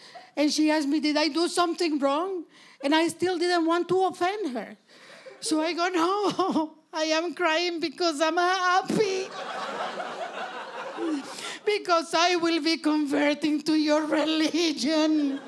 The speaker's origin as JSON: {"language": "English", "country": "Canada", "said": "Because Canadians don't want to be considered racist or rude. I'm a Canadian, you know"}